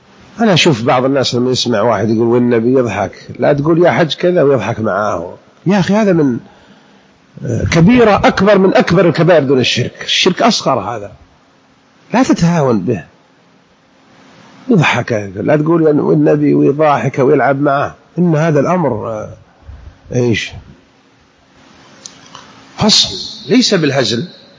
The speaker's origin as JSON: {"language": "Arabic", "region": "Hijaz", "country": "Saudi Arabia", "said": "يمثل لشيء عندهم بالشام وهو عندنا بالحجاز"}